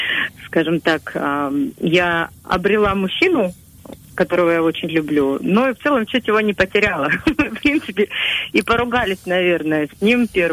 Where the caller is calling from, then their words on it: Krasnodar, Krasnodar Krai, Russia; я вам звоню из Краснодара.